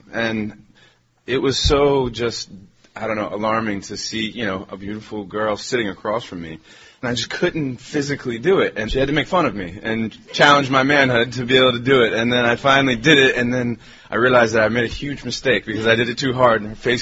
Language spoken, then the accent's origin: English; the South, United States; I grew up in the South, and you don't hit women.